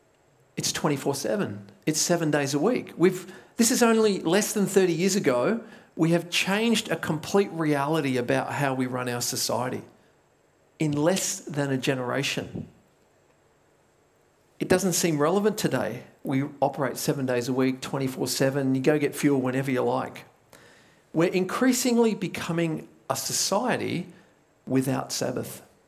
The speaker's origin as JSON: {"language": "English", "region": "New South Wales", "country": "Australia", "tie": "born or raised there", "moved": "as an adult", "lives_now": "Perth, Australia", "said": "I grew up in New South Wales. I only came to Perth in my early 20s"}